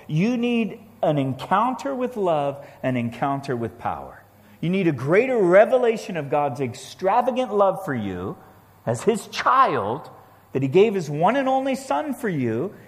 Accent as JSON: {"language": "English", "country": "DR Congo", "tie": "born or raised there", "moved": "yes", "said": "Yeah, you know, I grew up in the Congo. My parents were missionaries in the Congo, right in the middle of Africa. And so when I was young, we lived in a very remote area."}